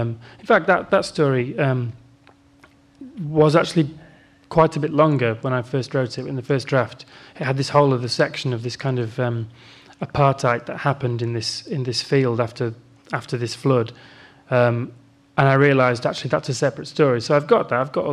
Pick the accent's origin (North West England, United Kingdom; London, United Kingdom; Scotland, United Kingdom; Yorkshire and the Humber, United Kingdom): Yorkshire and the Humber, United Kingdom; Well, I'm from Yorkshire, as I say, and I think that kind of answers the question for me.